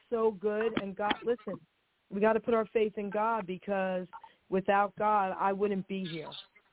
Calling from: New Jersey, United States; I'm calling from New Jersey.

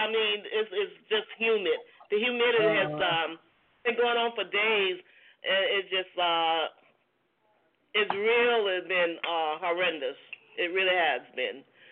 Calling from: Atlanta, Georgia, United States; I'm calling here from Georgia, Atlanta.

